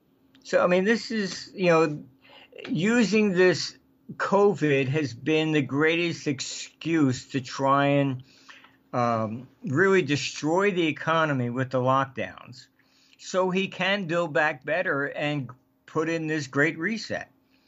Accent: United Kingdom; I came from Britain

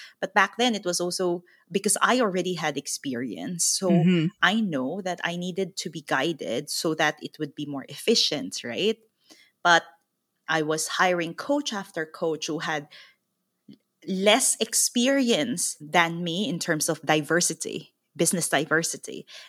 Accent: Philippines; moved away; also born or lived in Taiwan; because I came from the Philippines, which is a young population, and I went to Taiwan and I lived there, which is an aging population.

